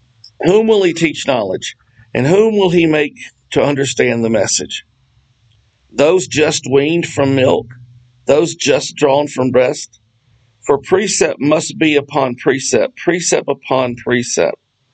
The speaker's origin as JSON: {"language": "English", "town": "New Orleans", "region": "Louisiana", "country": "United States", "said": "But, you know, I'm from New Orleans, okay? And I was young once."}